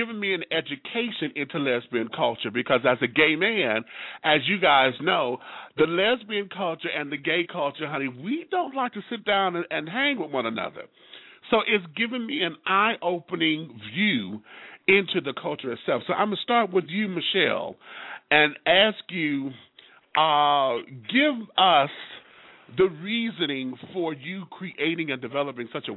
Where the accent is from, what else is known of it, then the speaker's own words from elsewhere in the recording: Detroit, Michigan, United States; I'm from Detroit, so working in several bars there